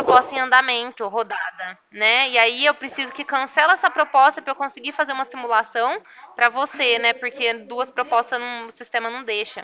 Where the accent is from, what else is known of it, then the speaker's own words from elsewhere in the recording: Ribeirão Preto, São Paulo, Brazil; Eu sou daqui de Ribeirão Preto, do escritório daqui.